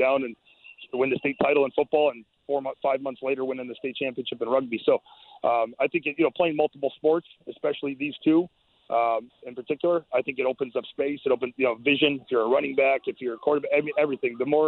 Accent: Wisconsin, United States; I know the high school that I grew up in Wisconsin

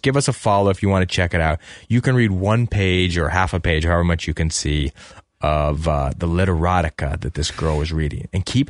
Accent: Washington, United States; they were always like throwing in that they were from Washington after I was said I was from Washington

